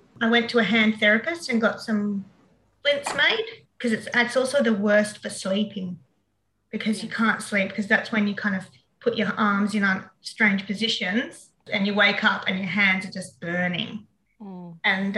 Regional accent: Perth, Western Australia, Australia; now in Darwin, Australia; I've lived in Darwin for about 15 years, but I'm originally from Perth, West Australia.

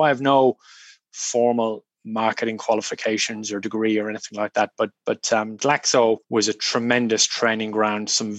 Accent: Ireland; also born or lived in Australia; I'm Irish. I grew up in a small country town in rural Ireland. My dad was a GP.

